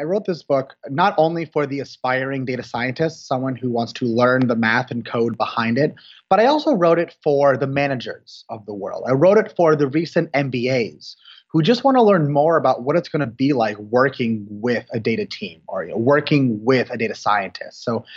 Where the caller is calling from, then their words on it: San Francisco, California, United States; I am calling from San Francisco, California.